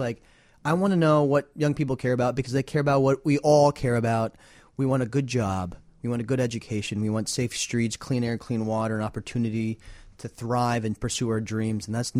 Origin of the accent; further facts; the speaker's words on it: Arizona, United States; I grew up in Arizona.